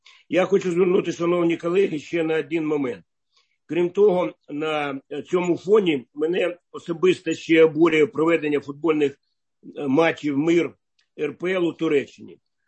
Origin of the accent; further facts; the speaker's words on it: Odesa, Odesa Oblast, Ukraine; Маріуполя та Херсона, моєї рідної Одеси.